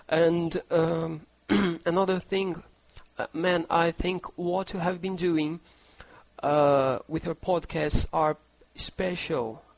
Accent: Brazil; English is a second language; I'm from Brazil.

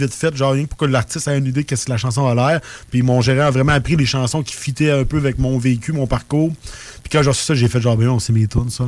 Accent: Quebec, Canada; je suis un beauceron natif initialement de la région de la Mégantique.

